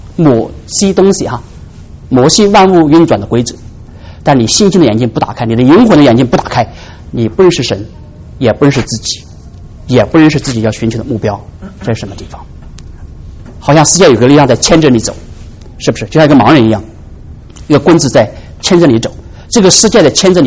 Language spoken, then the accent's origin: Chinese; China; 特别是我们中国人了，我们觉得我们知识分子啊，承担一种教化众民的责任啊。